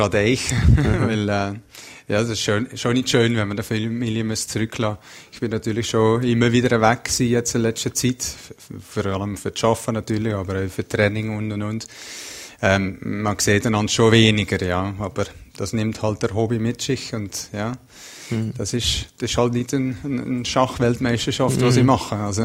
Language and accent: German; Netherlands; German is a second language; now in Brig-Glis, Switzerland; Meine Heimat ist zu Wallis, Brigg-Lys. Klar, meine Eltern, die Schwester, ein paar Kollegen, es werden immer weniger natürlich, sind sicher noch zu Holland und haben auch regen Kontakt